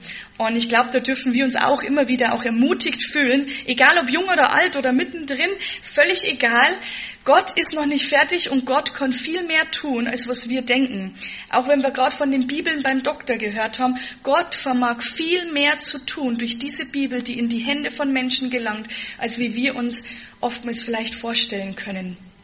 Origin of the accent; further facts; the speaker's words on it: Deggendorf, Bavaria, Germany; accent: Lower Bavarian dialect; mein Dialekt ist ich spreche Dialekt, kein Hochdeutsch. Ich bin tatsächlich eine waschechte Niederbayerin. … aus Deckendorf, weiß ich nicht. Nicht ganz so weit von hier, gell? Also zwischen Rengsburg und Passau.